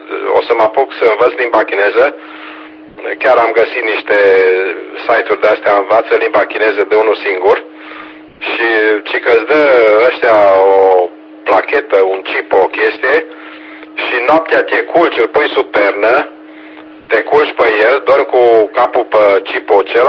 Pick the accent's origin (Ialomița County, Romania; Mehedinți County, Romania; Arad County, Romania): Arad County, Romania; Arad; moved away as an adult; now in Bucharest, Romania; Eu sunt arădean la origine și viața m-a dus aici, în vacanța mare, la fiica mea. Da, și uite, stau acum dan la capital. Deci, cum să spunem, m-am reîntors după 40 de ani. M-am reîntors în capitală, da?